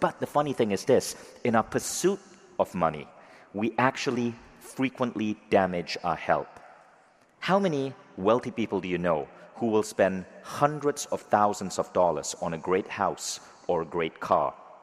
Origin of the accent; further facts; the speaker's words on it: Malaysia; So I grew up in Malaysia. There's like water and ocean everywhere.